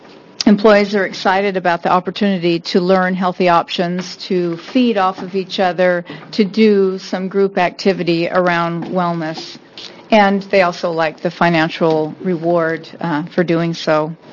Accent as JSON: {"language": "English", "town": "Albany", "region": "Oregon", "country": "United States", "said": "I'm from Albany, Oregon"}